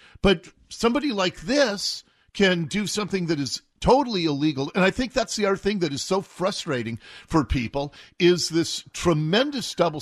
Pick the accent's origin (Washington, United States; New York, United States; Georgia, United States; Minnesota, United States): Washington, United States; Seattle; I grew up in Ballard, Jonathan, and it was a sweet, bucolic place when I was a kid.